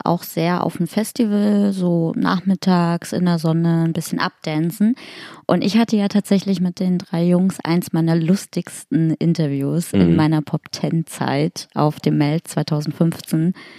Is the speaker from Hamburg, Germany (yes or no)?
yes; Hamburg, Germany; in meiner alten Heimat Hamburg